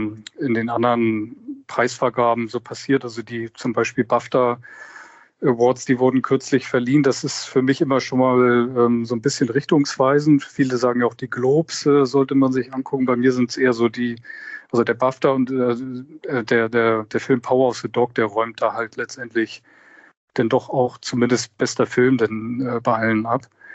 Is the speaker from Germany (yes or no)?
yes; Hamburg, Germany; born there; Ich bin auch in Hamburg geboren